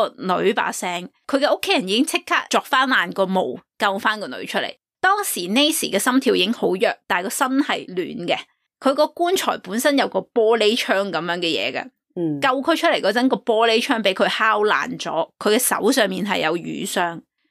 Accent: China; 佢哋当地人嗰啲坟墓同我哋中国人系唔同嘅

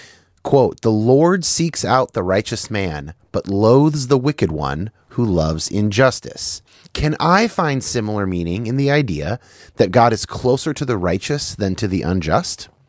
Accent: California, United States; They're from my home state.

